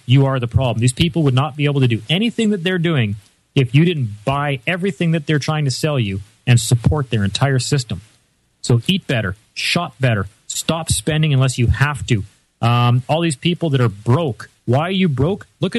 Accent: Canada; I'm from Canada. I can't eat garden vegetables year round.

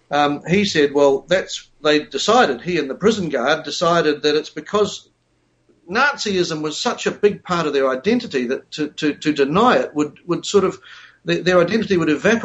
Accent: New Zealand; Being Pākehā or being a British-descended New Zealander is not a big part of my makeup.

